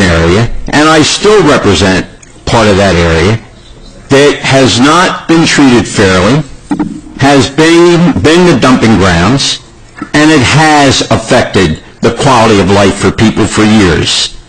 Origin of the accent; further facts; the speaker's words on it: Holloway Terrace, Delaware, United States; I grew up in Holloway Terrace. I was the fire chief of Holloway Terrace Fire Company, 53 years in the fire department.